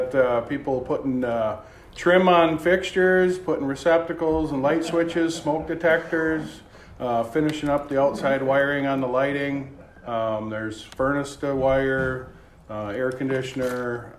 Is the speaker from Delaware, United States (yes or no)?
no; Farmington, Minnesota, United States; I am from Farmington.